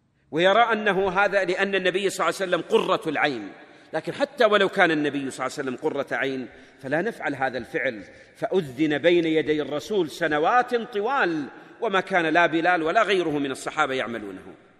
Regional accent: Najd, Saudi Arabia; وإنما حتى عندنا في نجد بعض من البدع

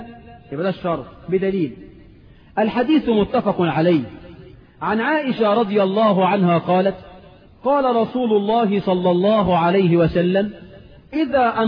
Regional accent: Egypt; في عرفنا كمصريين؟

